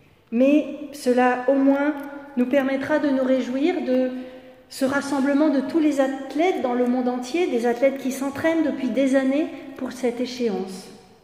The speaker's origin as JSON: {"language": "French", "country": "France", "said": "non seulement en tant que Français, ça ne sera pas terrible, mais en tant que chrétien, ça sera encore pire."}